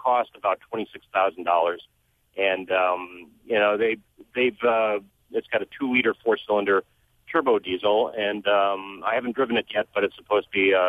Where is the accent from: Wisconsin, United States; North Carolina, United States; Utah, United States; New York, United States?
Wisconsin, United States; Milwaukee; growing up in Milwaukee, the suburbs of Milwaukee in the mid to late 60s